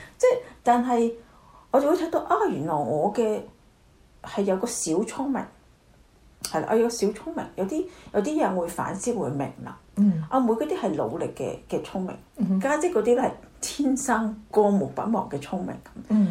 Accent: China; 尤其是我中國人啦

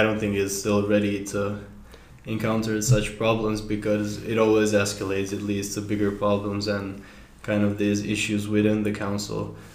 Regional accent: Mostar, Federation of Bosnia and Herzegovina, Bosnia & Herzegovina; I'm from Mostar. I'm 18.

